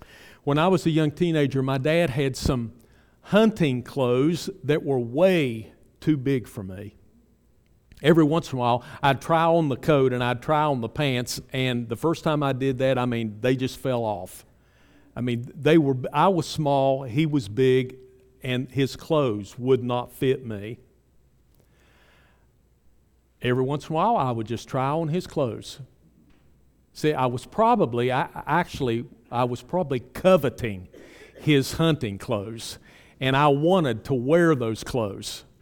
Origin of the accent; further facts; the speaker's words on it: West Virginia, United States; I don't use it as a negative term because I'm from West Virginia.